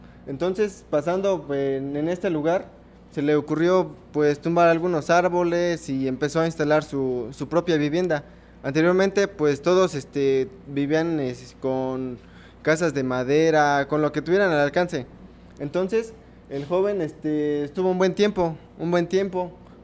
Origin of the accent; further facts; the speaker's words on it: Ecatlán, Puebla, Mexico; aquí tengo lo que es mi comunidad, que es Ecatlán. Pertenece al municipio de Jonotla. Es de la Sierra Norte del estado de Puebla.